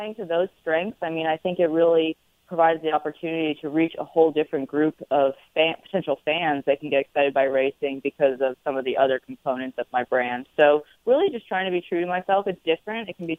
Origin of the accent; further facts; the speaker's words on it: New York City, New York, United States; I'm a very different type of racer. I'm from New York City.